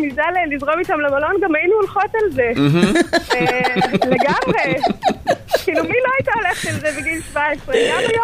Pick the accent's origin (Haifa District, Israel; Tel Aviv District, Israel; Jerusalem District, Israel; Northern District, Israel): Jerusalem District, Israel; Jerusalem; הייתי בערך בת 17 לדעתי. אני ירושלמית, אז גרתי בירושלים.